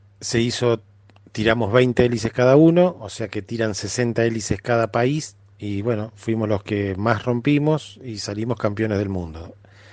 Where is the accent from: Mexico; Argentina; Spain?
Argentina; Sanford, Santa Fe; Yo puntualmente soy de Sanfor, estudié en la Sagrada Familia, en Casilda